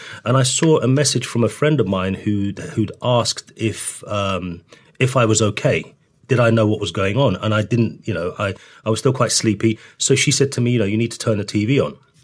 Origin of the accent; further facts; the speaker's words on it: North Kensington, London, United Kingdom; So I've lived in North Kensington all of my life. I was born in Harrow Road, but lived on Ladbroke Grove. So straight from the hospital to Ladbroke Grove. And I've lived here forever